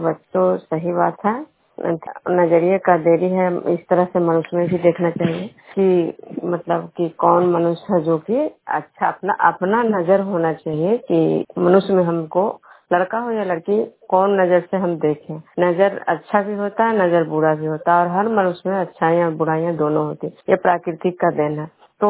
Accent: Bihar, India; मैं बिष्णु प्रोग्राम खजरा पंचायत नालंदा जिला नवनंद सफरखंड की निवासी हूँ।

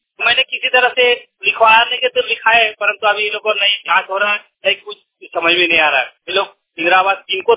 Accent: Patriya, Jharkhand, India; Bokaro ready प्रखंड गछंदा पंचायत पतरिया का निवासी हूँ।

